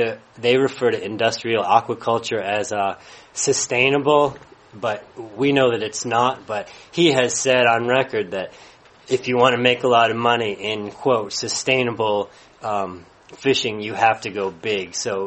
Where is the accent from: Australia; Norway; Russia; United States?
United States; Lincolnville, Maine; I'm from Lincolnville, Maine.